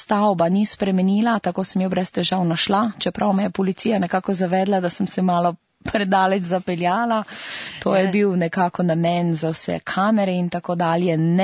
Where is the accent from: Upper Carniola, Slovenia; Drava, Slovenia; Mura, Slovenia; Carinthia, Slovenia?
Drava, Slovenia; Ptuj; od takrat, ko se zavedam, da sem Ptujčanka